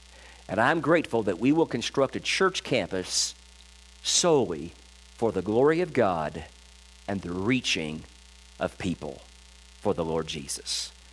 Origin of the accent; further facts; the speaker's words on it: Louisville, Kentucky, United States; they will face the same fate as the Harmony Baptist Church in my hometown of Louisville, Kentucky.